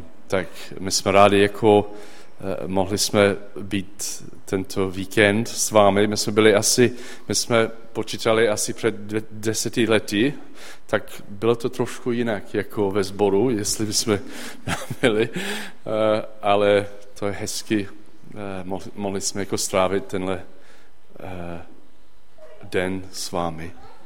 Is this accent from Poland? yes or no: no; England, United Kingdom; Czech is a second language; now in Czech Republic; Poznáte podle jako přízvuku, asi nejsem Čech, jsem Angličan.